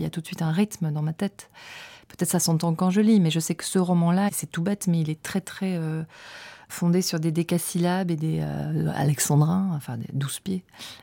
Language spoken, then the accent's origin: French; France; born there; now in Paris, France; Je le trouve aussi en France, dans le petit village où je suis née, ou à Paris où j'habite.